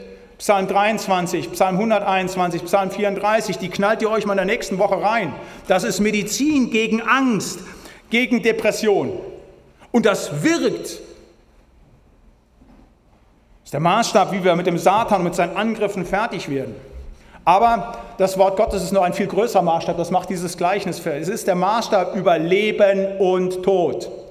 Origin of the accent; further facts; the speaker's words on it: North Rhine-Westphalia, Germany; da wo ich komme aus dem Siegerland, da ist schön stramm, pietistisch reformiert